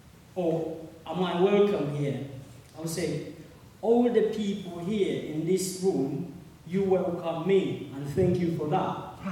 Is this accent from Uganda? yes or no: yes; Uganda; also born or lived in Kenya; I'm from Uganda. Good to see you. I came in this country not as a refugee. I came here to do my studies, but I was born in Kenya